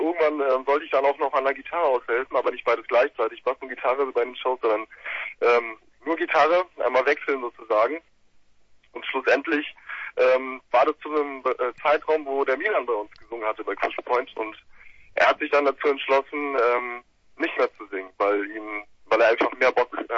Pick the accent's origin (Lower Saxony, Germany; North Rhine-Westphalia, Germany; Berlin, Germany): Berlin, Germany; ich bin ein waschechter Berliner. Ich bin sehr groß geworden, ich bin ein Noobs hier, zugezogenen. Ich bin Original